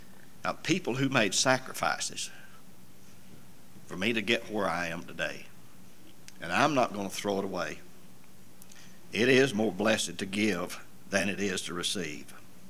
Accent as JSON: {"language": "English", "region": "Florida", "country": "United States", "moved": "as an adult", "lives_now": "Little Rock, United States", "said": "I came from Florida to Little Rock to go to school."}